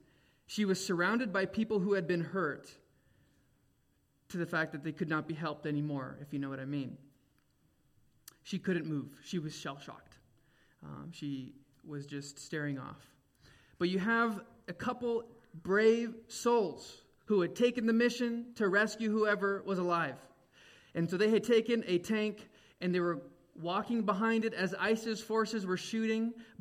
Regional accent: California, United States; hey, so I'm from California. I'm not familiar with winters here.

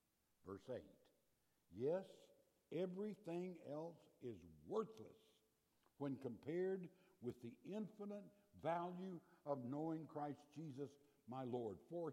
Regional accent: Lake City, United States; As many of you know, I grew up in Lake City

